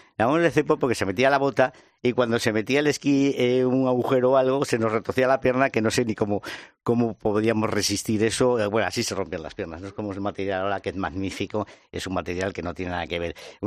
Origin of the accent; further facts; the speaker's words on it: Madrid, Community of Madrid, Spain; yo empecé como buen madrileño en nuestra querida sierra del puerto de Navacerrada